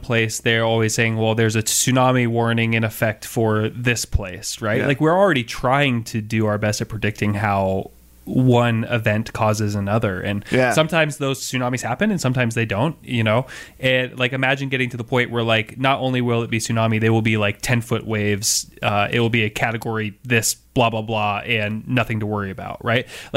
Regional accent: Seattle, Washington, United States; And part of that was probably just growing up in Seattle.

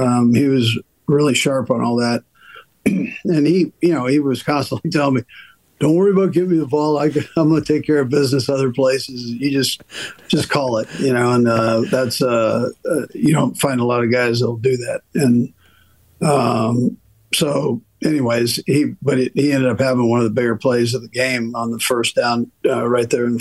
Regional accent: Los Angeles, California, United States; as a kid growing up in Los Angeles.

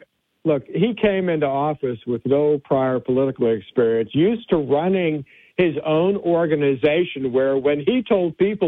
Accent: Alabama, United States; It's a typical name for somebody from a nearby state, since I was born and raised in Alabama.

